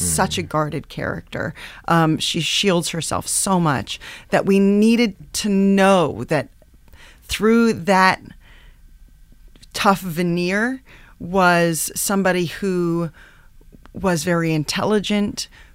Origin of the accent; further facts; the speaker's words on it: New York, United States; And then when I moved to New York, or I should say back to New York, because I'm from New York, to go to Columbia